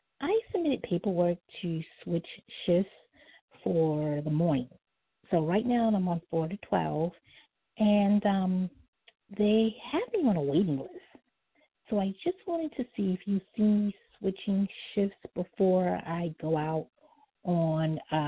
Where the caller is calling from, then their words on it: Brooklyn, New York, United States; I'm calling from Brooklyn.